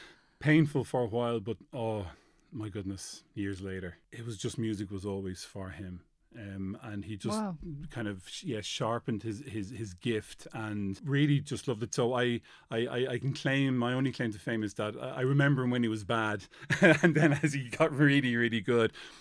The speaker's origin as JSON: {"language": "English", "region": "County Dublin", "country": "Ireland", "tie": "born or raised there", "said": "Yeah, born and reared South County Dublin."}